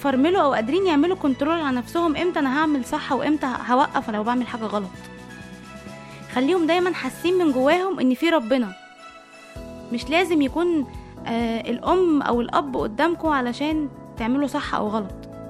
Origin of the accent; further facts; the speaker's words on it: Egypt; إحنا كمصريين كلنا عندنا الألفاظ اللي كل واحد فينا شهير بيها